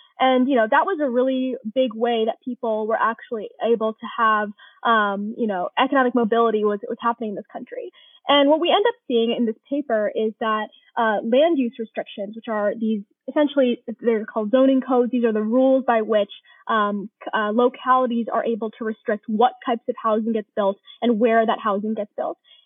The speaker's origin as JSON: {"language": "English", "region": "Maryland", "country": "United States", "tie": "born or raised there", "said": "I'm actually from Maryland. I grew up in Montgomery County. So it's cool to be on a Maryland podcast."}